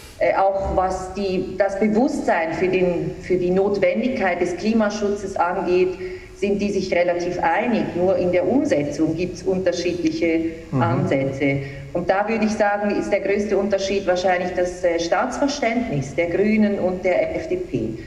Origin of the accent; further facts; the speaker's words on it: Switzerland; ich finde gerade wir als Schweizer kennen ja die Grünliberalen